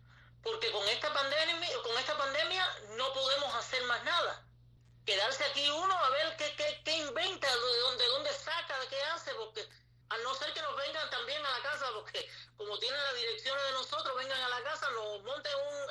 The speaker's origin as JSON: {"language": "Spanish", "country": "Cuba", "moved": "yes", "said": "Yo salí de Cuba y no sabía que venía para esto, yo estoy expulsado de mi país."}